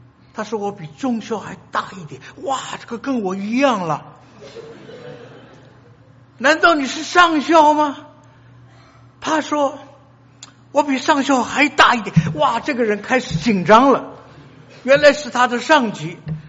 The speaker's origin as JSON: {"language": "Chinese", "country": "China", "said": "我们中国人，我们有我们的，有我们的宗教啊，我们还有"}